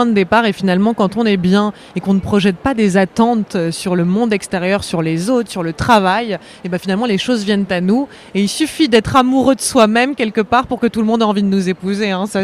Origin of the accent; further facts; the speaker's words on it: Paris, Île-de-France, France; je parle en tant que parisienne